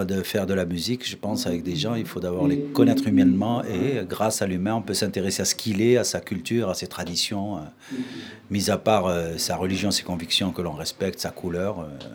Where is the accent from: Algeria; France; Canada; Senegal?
Algeria; Oran, Oran Province; particulièrement de là où je viens, c'est-à-dire de l'Oranie et Oran